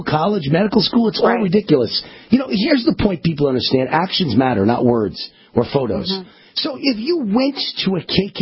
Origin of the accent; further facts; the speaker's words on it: New York, United States; I grew up in the North in New York.